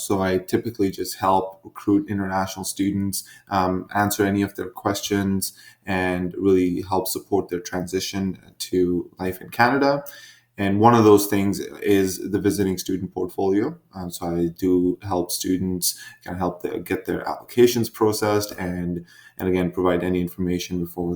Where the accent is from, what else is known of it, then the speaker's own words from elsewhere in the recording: India; moved away as an adult; so I was born in India I was there through high school and then a couple of years after.